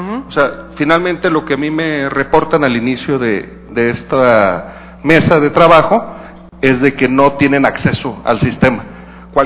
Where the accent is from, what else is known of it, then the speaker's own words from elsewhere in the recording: Coahuila, Mexico; venimos del estado de Coahuila.